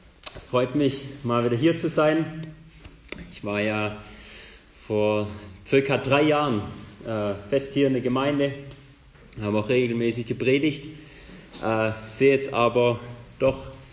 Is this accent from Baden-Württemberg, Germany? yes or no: yes; Schwäbisch Gmünd, Baden-Württemberg, Germany; Ich komme aus der Nähe von Schwäbisch Gmünd